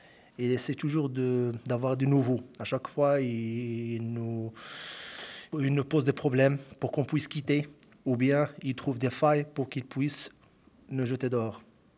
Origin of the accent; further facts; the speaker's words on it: Morocco; French is a second language; moved away as an adult; now in France; J'ai 43 ans, je suis marocain, marié, deux enfants, un de 7 ans et un bébé de 4 mois. Je me suis venu ici en France en 2019.